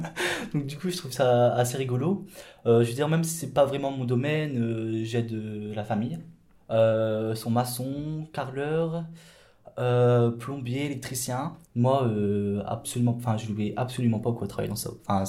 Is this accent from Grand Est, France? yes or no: no; Hazebrouck, Hauts-de-France, France; donc j'ai 21 ans, je suis d'originaire d'Hazebrouck et j'habite à Averskerk. Je vis actuellement encore avec mes parents, donc mes parents, mes deux sœurs et mon frère. Je suis aussi né dans une famille ouvrière.